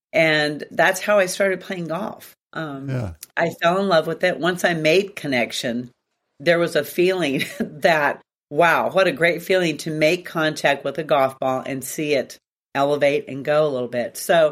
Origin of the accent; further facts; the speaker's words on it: Torrance, California, United States; born there; So I was born in Torrance, California.